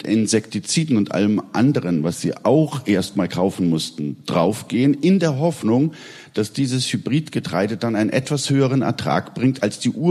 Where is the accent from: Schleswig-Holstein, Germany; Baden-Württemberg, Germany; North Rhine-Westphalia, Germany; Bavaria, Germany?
Bavaria, Germany; Und das hat in dem Dorf, wo ich aufgewachsen bin, quasi, das war möglich, weil das ist in Stadtnähe Augsburg, 12, 14 Kilometer.